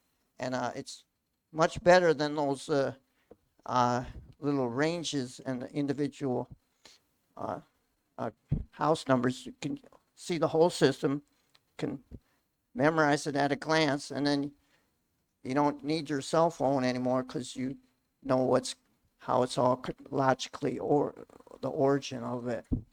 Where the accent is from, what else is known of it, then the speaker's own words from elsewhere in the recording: United States; now I grew up in the United States, and we take a paper map, unfold it, and there's those little red numbers.